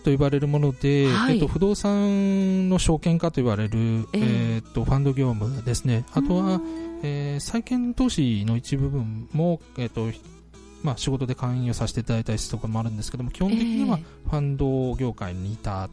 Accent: Ayabe, Kyoto, Japan; はい、私は綾部市出身なんですが

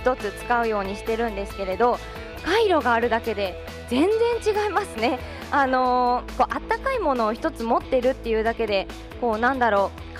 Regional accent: Maizuru, Kyoto, Japan; now in Kyoto, Japan; 今日もね、京都市内の方からこちらの舞鶴市、地元に帰ってまいりました。

